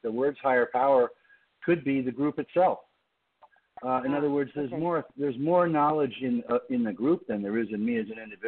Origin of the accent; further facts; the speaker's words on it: New York, United States; I grew up in New York, so I also know the cultural traditions of Judaism